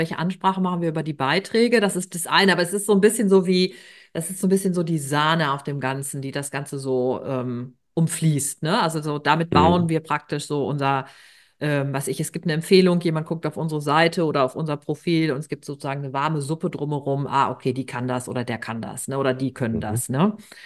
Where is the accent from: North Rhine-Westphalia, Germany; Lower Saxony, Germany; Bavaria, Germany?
North Rhine-Westphalia, Germany; wir kommen beide aus NRW, wir haben beide so ein bisschen auch so ein, also wir reden auf jeden Fall ein bisschen anders, als kämen wir jetzt aus so Hamburg, ne?